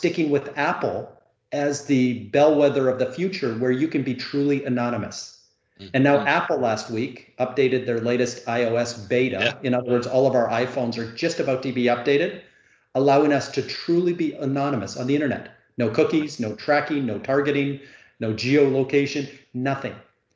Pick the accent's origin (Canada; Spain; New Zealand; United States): Canada; as a Canadian